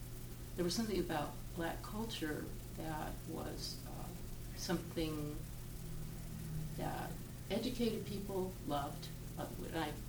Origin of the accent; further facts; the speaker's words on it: the South, United States; accent: Southern; I would point out that I was born and raised in the South. And even if my parents were born somewhere else, you couldn't call me a Yankee because I was a Southerner.